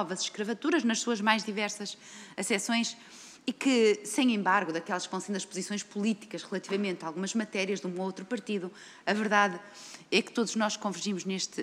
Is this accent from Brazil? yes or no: no; Norte, Portugal; eu sou do Alto Minho e, portanto, muito da zona transfronteiriça, de uma região que eu conheço muito bem, que é a Galiza